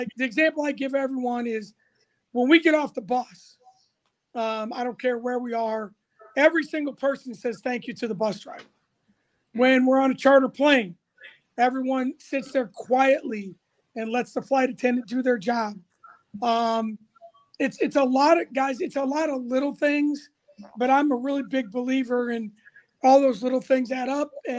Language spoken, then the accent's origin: English; Ames, Iowa, United States; also born or lived in Davenport; I tell people that I was born in Davenport, Iowa, but I tell people I'm from Ames. This is my home.